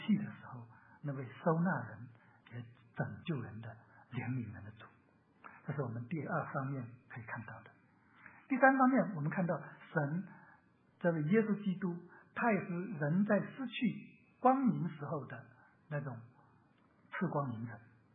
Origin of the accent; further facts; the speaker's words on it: China; 我们从中国来的都读过那个鲁迅写的阿 Q 故事